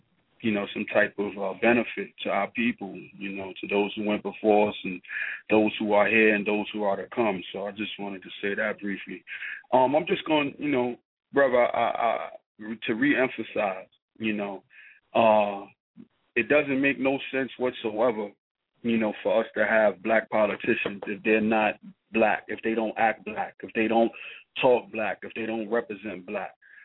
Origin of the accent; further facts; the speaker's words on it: New York City, New York, United States; You know, I grew up in Eden War Houses, the third largest housing development in New York City.